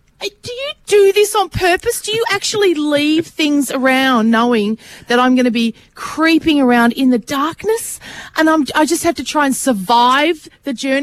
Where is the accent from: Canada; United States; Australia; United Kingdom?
Australia; Queensland; When I was in Queensland, I grew up in Queensland